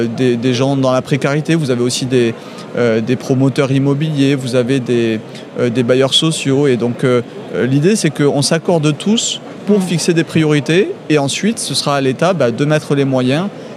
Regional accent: Toulouse, Occitanie, France; moi en tant que Toulousain

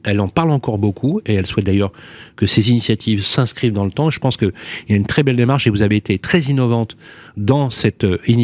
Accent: Vénissieux, Auvergne-Rhône-Alpes, France; born there; Moi, j'ai vécu dans ces grandes résidences. Je suis né au Minguette, moi.

